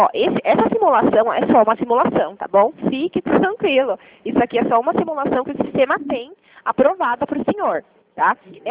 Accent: Limeira, São Paulo, Brazil; Somos aqui de Limeira, do interior

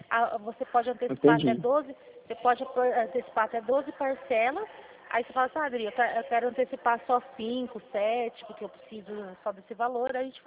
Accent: São Paulo, Brazil; Eu sou do interior de São Paulo.

